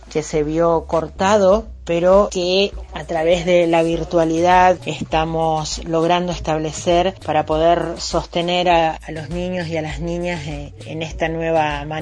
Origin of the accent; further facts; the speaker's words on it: Villa Regina, Río Negro, Argentina; de Villa Regina